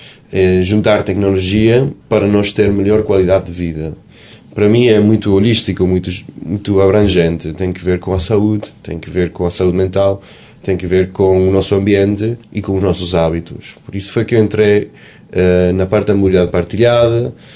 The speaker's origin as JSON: {"language": "Portuguese", "country": "Venezuela", "tie": "born or raised there", "lives_now": "Portugal", "said": "Estou a falar da Venezuela, onde eu fui criado, nascido, e porque eu chego aos Açores é porque os meus avós paternos são todos de São Miguel."}